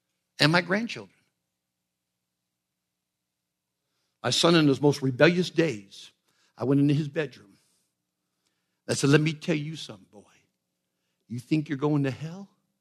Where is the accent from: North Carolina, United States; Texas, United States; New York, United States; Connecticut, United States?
New York, United States; I said, well, I'm from New York.